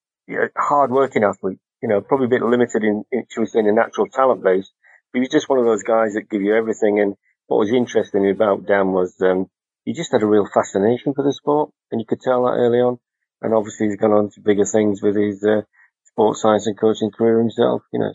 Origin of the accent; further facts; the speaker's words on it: Halifax, Yorkshire and the Humber, United Kingdom; I came from Halifax as a brass band person, with my father was a brass band player.